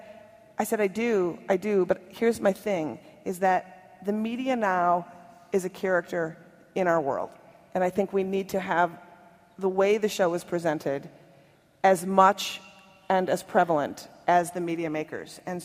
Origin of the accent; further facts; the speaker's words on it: Minnesota, United States; and I'm from Minnesota, and you go, he's nice, you know, I'll give him a chance.